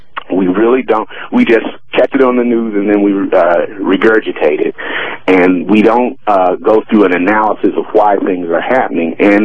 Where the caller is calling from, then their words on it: Atlanta, Georgia, United States; I'm calling from Atlanta.